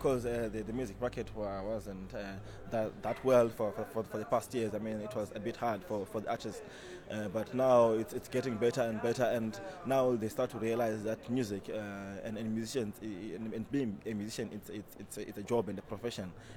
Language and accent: English; Victoria Falls, Matabeleland North, Zimbabwe; since we come from Victoria Falls, we stay in the close neighborhood, so we knew each other when we were still growing up.